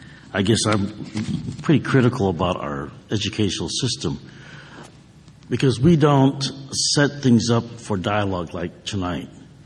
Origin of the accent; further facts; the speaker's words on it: Chicago, Illinois, United States; so being the only one growing up in Chicago, you know, they didn't say, oh … you're Japanese-American.